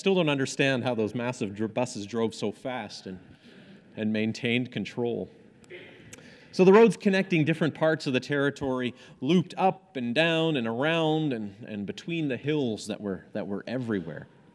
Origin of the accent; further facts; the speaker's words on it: Hong Kong; So growing up in Hong Kong, one of my favorite things about it was the hills.